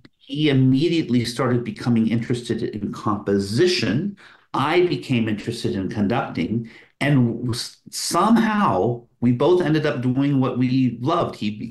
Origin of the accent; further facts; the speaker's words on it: Reno, Nevada, United States; I grew up in Reno, Nevada. On the one hand, for a small western town, it had an incredibly vibrant, still does, art scene, especially music scene.